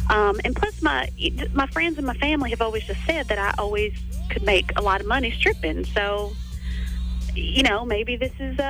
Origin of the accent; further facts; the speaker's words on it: Paulding, Georgia, United States; I'm from Paulding.